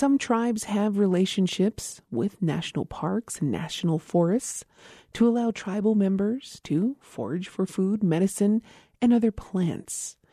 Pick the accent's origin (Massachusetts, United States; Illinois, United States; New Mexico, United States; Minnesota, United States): New Mexico, United States; Isleta Pueblo; from Isleta Pueblo.